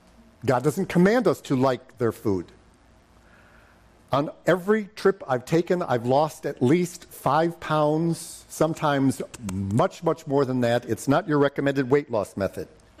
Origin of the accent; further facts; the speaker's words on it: United States; I'm an American.